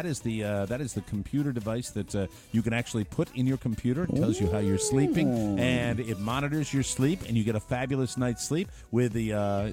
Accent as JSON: {"language": "English", "town": "Glastonbury", "region": "Connecticut", "country": "United States", "tie": "born or raised there", "said": "Yes, lots of wonderful flavors growing up in Glastonbury, Connecticut, ladies and gentlemen."}